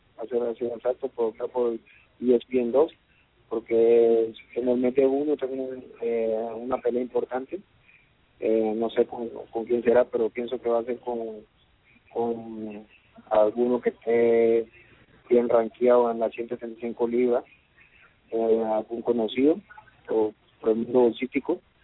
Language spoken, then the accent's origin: Spanish; Turbo, Antioquia, Colombia; Y pues mi patria también, Colombia, que me vea mi gente, me gustaría, por ejemplo, mi tierra natal, como de Turbo